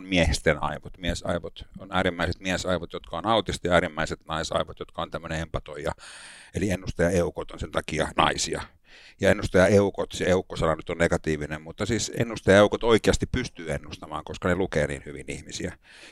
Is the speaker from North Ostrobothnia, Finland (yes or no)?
yes; Oulu, North Ostrobothnia, Finland; now in Helsinki, Finland; Mä oon helsinkiläinen toimittaja, 27 vuotta Helsingissä ja Oulusta alun perin kotosi.